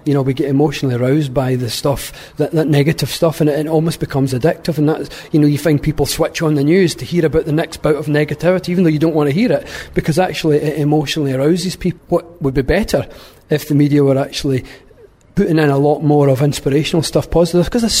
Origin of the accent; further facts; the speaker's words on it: Scotland, United Kingdom; I think a lot of people, especially where I was brought up in Scotland, a lot of people feel small and insignificant.